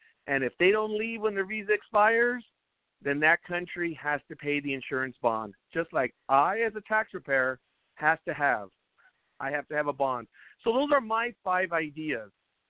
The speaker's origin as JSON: {"language": "English", "region": "California", "country": "United States", "said": "I am from California. Yes, you guessed it."}